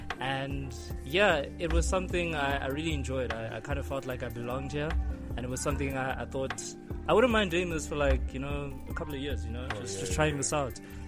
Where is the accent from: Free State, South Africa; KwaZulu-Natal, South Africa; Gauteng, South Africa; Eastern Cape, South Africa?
Gauteng, South Africa; Pretoria; Born and bred in Pretoria. I've been here my whole life.